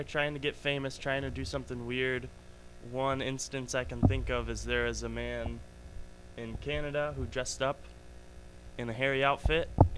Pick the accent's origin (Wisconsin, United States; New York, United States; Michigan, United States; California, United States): Michigan, United States; from Michigan